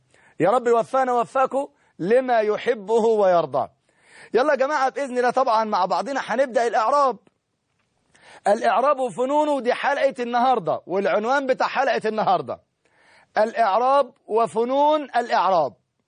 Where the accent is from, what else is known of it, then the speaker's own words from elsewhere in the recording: Egypt; أعزائي طلاب وطالبات الثانوية العامة في كل مكان من بلادنا مصر الحبيبة